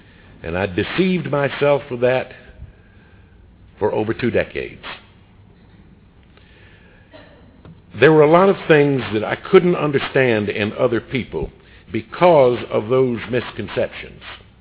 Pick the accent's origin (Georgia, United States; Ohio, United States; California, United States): Georgia, United States; some friends invited me to go from my little town that I grew up in North Georgia into South Carolina.